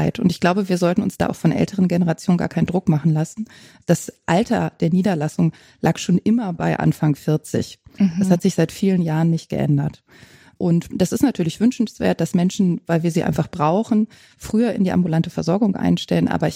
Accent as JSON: {"language": "German", "town": "Göttingen", "region": "Lower Saxony", "country": "Germany", "said": "Ich komme auch aus Göttingen und da dachte ich, da kriege ich auf jeden Fall einen Studienplatz."}